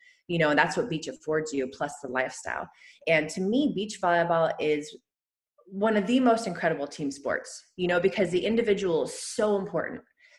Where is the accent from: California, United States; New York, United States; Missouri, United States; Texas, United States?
California, United States; Growing up near Santa Cruz and NorCal, I would just consciously avoid beach volleyball